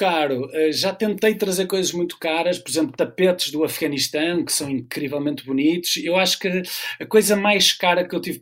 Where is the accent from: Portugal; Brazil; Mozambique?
Portugal; Norte; accent: northern Portuguese; adoro a minha cidade e adoro a Pronúncia do Norte.